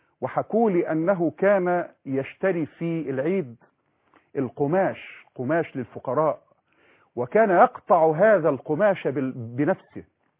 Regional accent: Egypt; بنسميها احنا كمصريين

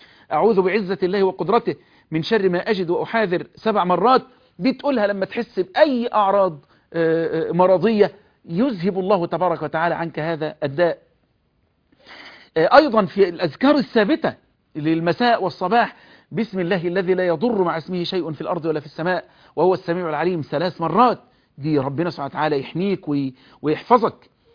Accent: Egypt; احفظ بلدنا مصر

